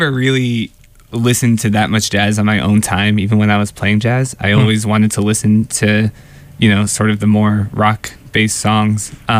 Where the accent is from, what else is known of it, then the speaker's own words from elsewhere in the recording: New York City, New York, United States; I grew up in New York, in Manhattan.